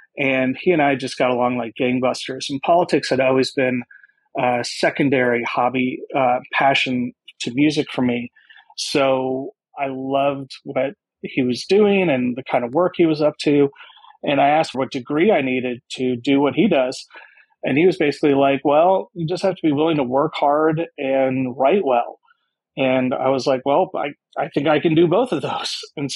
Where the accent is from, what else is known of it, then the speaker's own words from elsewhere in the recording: Kansas, United States; I grew up in Kansas, which immediately kind of made me an unusual person for this work because I was an unusual person there.